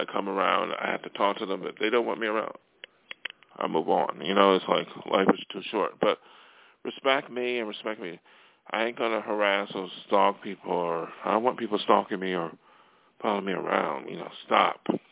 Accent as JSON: {"language": "English", "town": "Buffalo", "region": "New York", "country": "United States", "tie": "born or raised there", "lives_now": "Los Angeles, United States", "said": "when I grew up in Amity House or Buffalo, like a teenager, you know, or and they came out to L.A. from East Coast"}